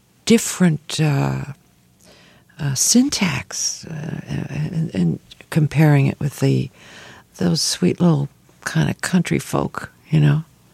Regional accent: Buffalo, New York, United States; I grew up in Buffalo.

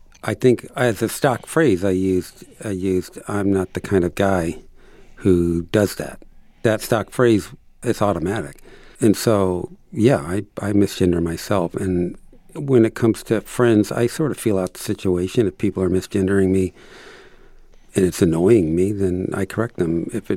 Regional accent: Midwest, United States; I mean, yeah, I grew up in the Midwest. These are homes to me. These are my people.

